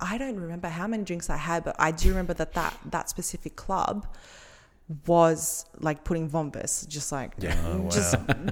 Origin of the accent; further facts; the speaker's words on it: Athens, Attica, Greece; Like, hey, I'm from Athens. Like, you know, whatever. Don't tell me about dirty cities.